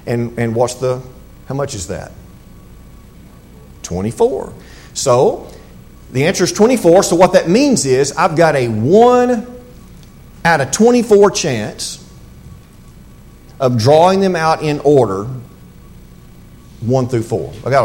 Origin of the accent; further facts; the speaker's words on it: Southern United States, United States; You and I would start throwing around words like impossible, or we're from the South, right?